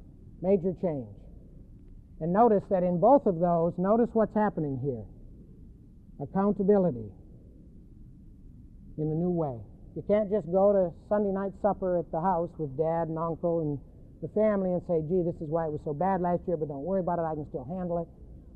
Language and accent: English; New England, United States; remember, I'm from New England, where all those old businesses were